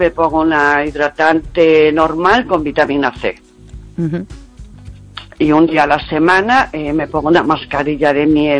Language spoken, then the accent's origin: Spanish; Lugo, Galicia, Spain; Soy de Lugo.